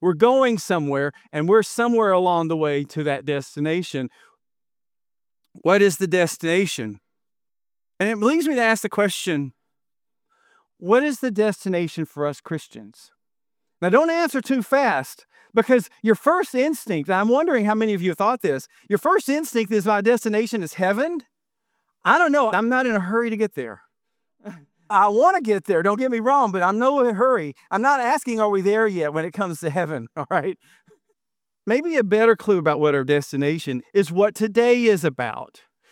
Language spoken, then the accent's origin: English; Huntsville, Alabama, United States; So we got an Alabama map, and I'm from Huntsville right up here. There's Huntsville. That's my hometown.